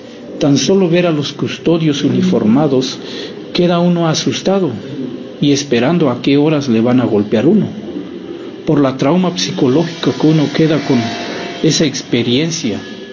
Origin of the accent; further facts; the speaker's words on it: San Juan Chamula, Chiapas, Mexico; first language Tzotzil; Spanish is a second language; indígena, originario del pueblo de San Juan Chamula, Chiapas. Como todos en mi pueblo, mi lengua materna es tzotzil.